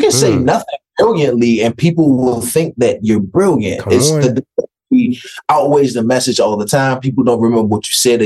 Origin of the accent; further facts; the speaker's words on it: Washington, District of Columbia, United States; I grew up in Washington, D.C. I grew up in a very poor, crime-riddled, violence-riddled neighborhood, drug-infested, the whole nine.